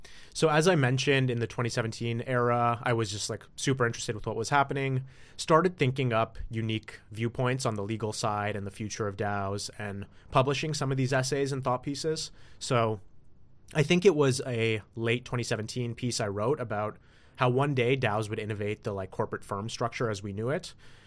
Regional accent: Toronto, Ontario, Canada; So I grew up in Toronto, Canada.

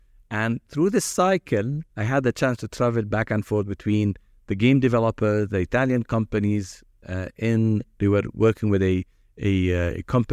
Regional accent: Jordan; because I was raised here in Jordan, and I want someone to understand my pain.

